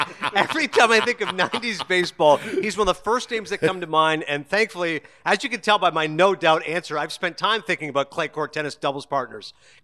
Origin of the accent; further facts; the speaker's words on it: Toronto, Ontario, Canada; And obviously, Toronto is great. Of course, my hometown.